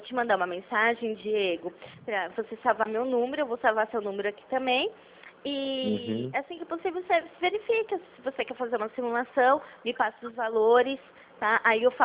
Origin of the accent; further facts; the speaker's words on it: Pirassununga, São Paulo, Brazil; sou de Pirassununga